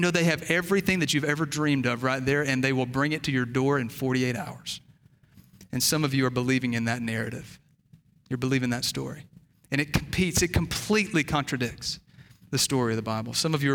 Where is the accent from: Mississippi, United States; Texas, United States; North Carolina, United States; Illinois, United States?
Mississippi, United States; I'm from Mississippi originally, and that's kind of my excuse for everything, right? That when I drive poorly, when I misspell words, when you don't understand my accent, whatever it is, I'm from Mississippi, okay?